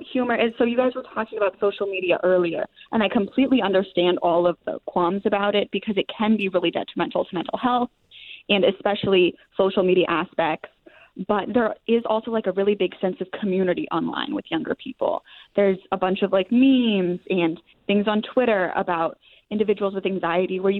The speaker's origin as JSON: {"language": "English", "town": "Orono", "region": "Maine", "country": "United States", "said": "Yes, I am. I'm from Orno."}